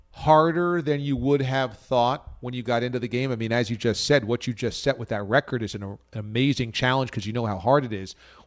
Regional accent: New York, United States; also born or lived in Florida; I finally landed a job, and I grew up in New York in Florida.

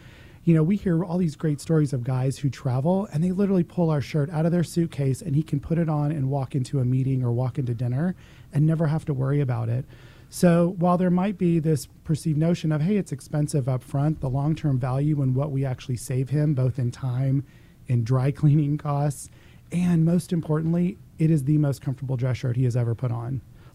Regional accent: Arlington, United States; I grew up here in Arlington, and my first job in high school was at my local Gap store

